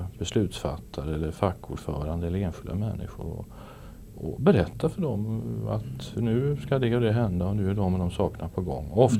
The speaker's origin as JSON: {"language": "Swedish", "town": "Stockholm", "region": "Stockholm County", "country": "Sweden", "tie": "born or raised there", "also_born_or_lived": "Malmö", "said": "Jag är född i Malmö, jag är uppväxt i Stockholm, har jobbat där och har släktingar lite varstans."}